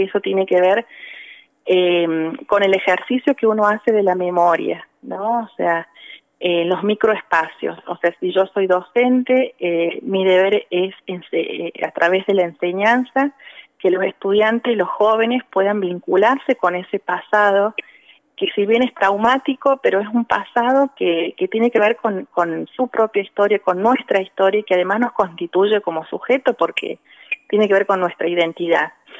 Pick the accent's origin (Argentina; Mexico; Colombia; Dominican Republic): Argentina; Nos pasó a nosotros como argentinos, ¿no?